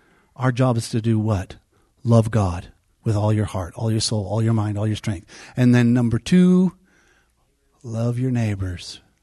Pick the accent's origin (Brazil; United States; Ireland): Ireland; Now, I'm Irish, so I can make all the Irish jokes I want.